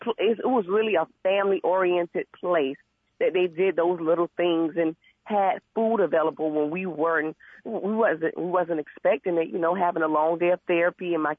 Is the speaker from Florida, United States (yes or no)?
yes; Jacksonville, Florida, United States; we've been married for 14 years now, and we have four sons. So, and we're from Jacksonville, Florida.